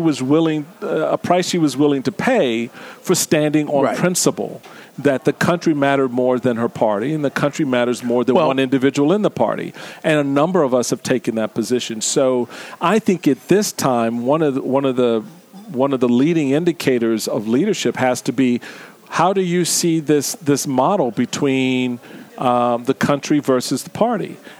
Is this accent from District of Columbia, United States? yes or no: yes; Washington, District of Columbia, United States; I grew up in Washington, D.C., I'm a native Washingtonian, outnumbered 10 to 1 growing up.